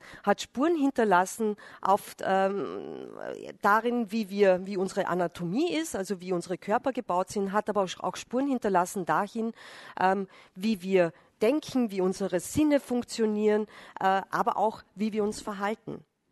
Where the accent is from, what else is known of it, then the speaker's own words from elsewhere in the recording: Carinthia, Austria; now in Vienna, Austria; Ich komme aus Kärnten, mir geht es ähnlich. Also ich habe es dann in Wien im Flachland schon ein bisschen so